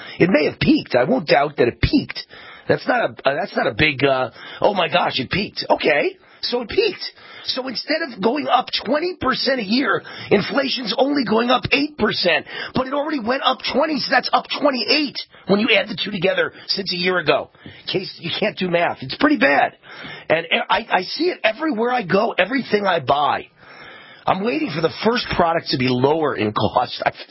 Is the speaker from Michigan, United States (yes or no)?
no; Mount Vernon, New York, United States; Just like growing up in Mount Vernon, New York. We called each other every bad name you could ever guess.